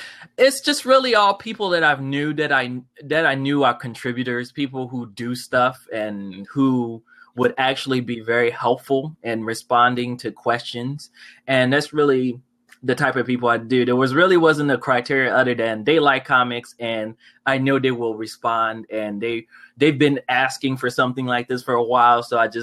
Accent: Cameroon; born there; I was born in Cameroon, Africa, which is a country right under Nigeria. That's where my dad is from. My mom is from the United States. She's from North Carolina.

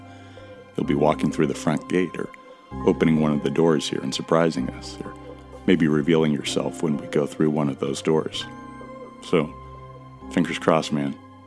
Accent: California, United States; as a Californian who doesn't spend winter holidays in Tahoe or the Sierras

